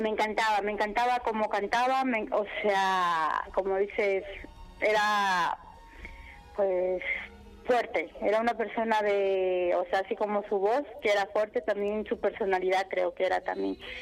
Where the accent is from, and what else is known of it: Bolivia; now in Spain